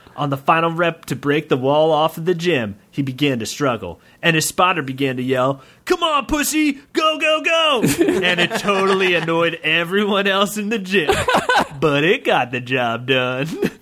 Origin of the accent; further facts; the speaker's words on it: Ireland; I've got dry skin. Mm-hmm. Sometimes. I'm Irish.